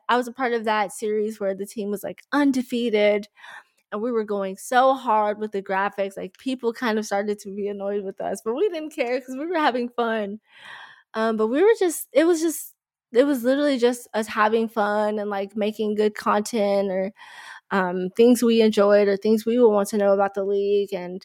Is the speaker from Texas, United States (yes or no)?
yes; Dallas, Texas, United States; And like, obviously, like growing up in Dallas, being from Dallas, I loved the Mavericks.